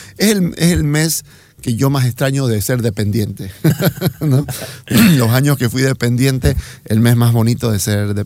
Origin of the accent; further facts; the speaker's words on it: Trinidad, Beni, Bolivia; now in Santa Cruz, Bolivia; pasar en Trinidad, de donde soy yo, en esta ciudad pequeña, por muchísimos años